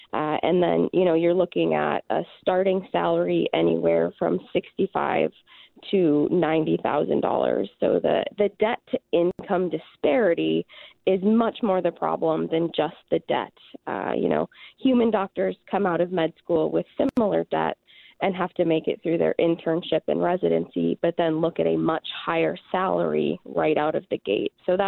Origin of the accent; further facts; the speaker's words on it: Wisconsin, United States; I was born and raised in Eustis Ford, Ended up going to undergrad up in northern Wisconsin at UW River Falls, and then life took me to Missouri for vet school, so I got to come back home to practice.